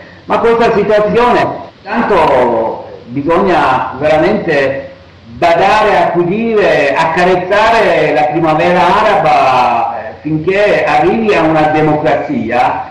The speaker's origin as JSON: {"language": "Italian", "country": "Iran", "second_language": "Italian", "said": "Io come un iraniano democratico"}